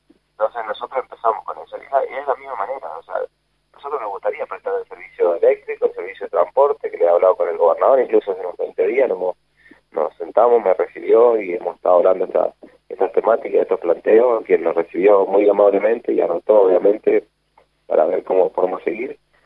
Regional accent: Mendoza, Argentina; no tenemos opción como mendocino y como argentino.

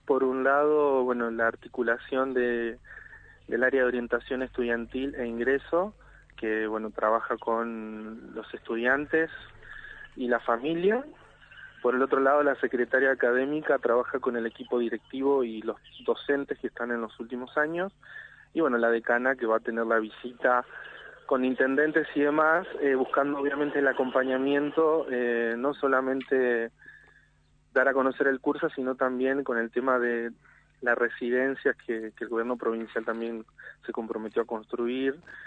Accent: Río Negro, Argentina; que estudiantes de mi pueblo, de la línea sur, puedan tener un lugar en donde habitar

